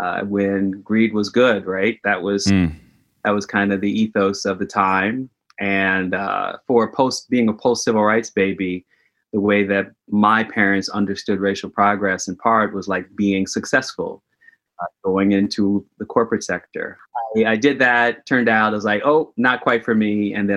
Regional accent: Chicago, Illinois, United States; I grew up on the south side of Chicago.

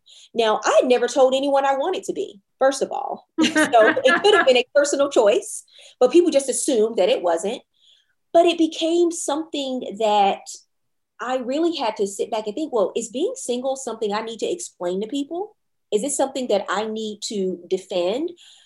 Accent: Louisiana, United States; moved away as an adult; now in New York, United States; And I moved from Louisiana to New York. So I started really dating when I moved to New York City.

